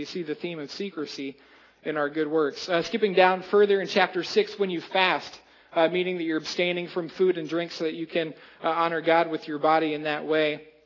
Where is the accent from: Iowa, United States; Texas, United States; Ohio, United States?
Iowa, United States; I'm from Iowa, so maybe that doesn't connect with you